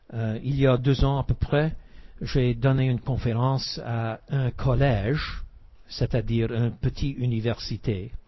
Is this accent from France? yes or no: no; Canada; Je suis baptiste. Qu'est-ce que je peux dire? Je suis Canadien.